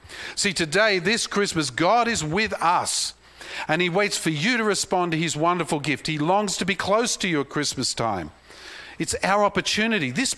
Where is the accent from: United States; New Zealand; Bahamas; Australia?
Australia; It's tough being an Aussie, you know? We live in the greatest country on earth